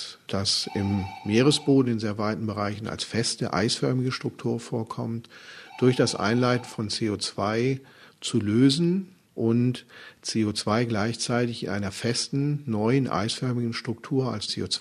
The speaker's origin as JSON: {"language": "German", "region": "North Rhine-Westphalia", "country": "Germany", "said": "Selber komme ich aus Nordrhein-Westfalen, also fernab vom Wasser"}